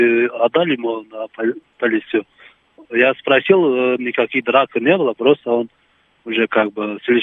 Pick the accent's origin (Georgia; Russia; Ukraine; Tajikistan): Tajikistan; Из Таджикистана.